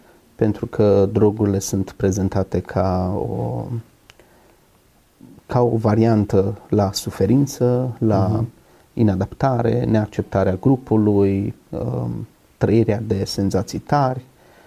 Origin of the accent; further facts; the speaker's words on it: Petroșani, Hunedoara County, Romania; Am 33 de ani, am crescut în Petroșani, într-o familie destul de săracă.